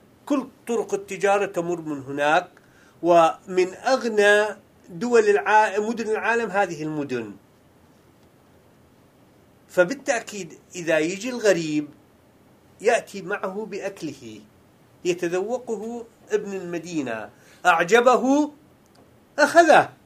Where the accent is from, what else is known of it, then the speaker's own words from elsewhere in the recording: Mosul, Nineveh, Iraq; أنا من الموصل عندنا أكلات خاصة بالموصل.